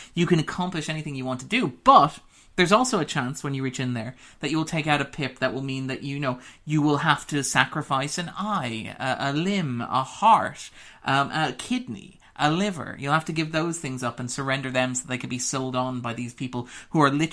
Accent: Ireland; maybe this is because I'm Irish and we have this sort of background of emigration and we see ourselves as a nation of immigrants.

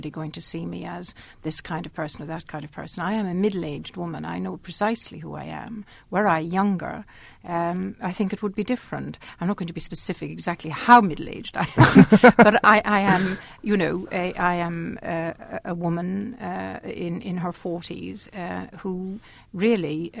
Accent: Ireland; moved away; I am an exile in a sense from Ireland.

